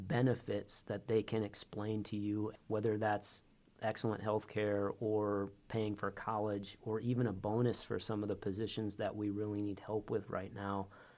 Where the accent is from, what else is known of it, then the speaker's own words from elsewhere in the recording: Michigan, United States; I grew up in Michigan and was fortunate enough to get a pilot training slot with the Battle Creek Air National Guard in 2002